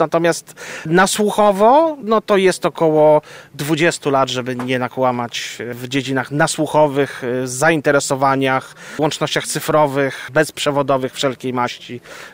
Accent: Lublin, Lublin Voivodeship, Poland; Jesteśmy z Lublina.

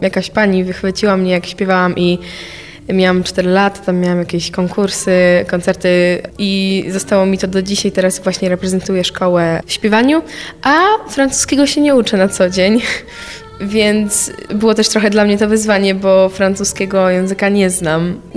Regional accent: Lublin, Lublin Voivodeship, Poland; jestem z Lublina

